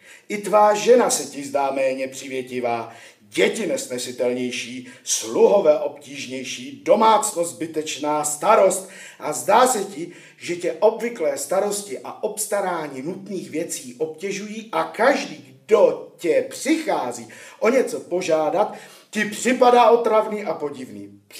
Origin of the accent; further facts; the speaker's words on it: Silesia, Czechia; pocházím ze Slezska.